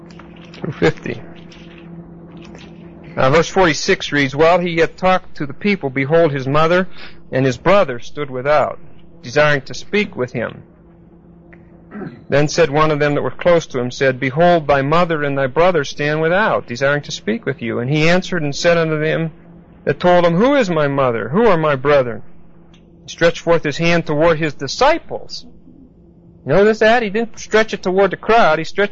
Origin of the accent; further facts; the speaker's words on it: Pittsburgh, Pennsylvania, United States; Catherine Kuhlman got her start, or whatever it is, in Pittsburgh, my hometown.